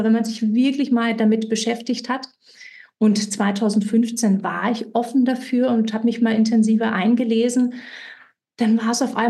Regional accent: Berlin, Germany; Ich komme also vom Regionalen, komme ich ursprünglich aus dem Berliner Bereich, aus der Berliner Region. Bin dann weitergezogen

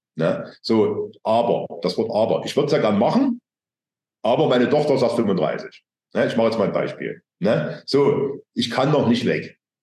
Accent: East Germany, Germany; ich bin in der DDR aufgewachsen

